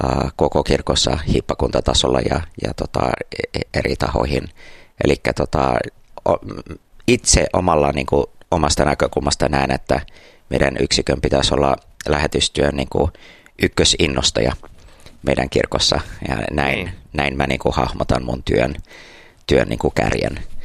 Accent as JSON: {"language": "Finnish", "country": "Taiwan", "tie": "born or raised there", "said": "Joo, ja sitten mandariini Kiina, että synnyin ja kasvoin Taiwanissa ja opin kiinan kielen 5-6-vuotiaana, niin en nyt uskalla sanoa, että on äidinkielen taso"}